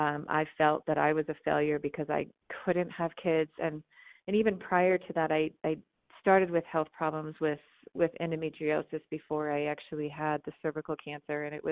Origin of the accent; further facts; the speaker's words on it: Utah, United States; especially here in Utah, where I was raised in the Mormon faith.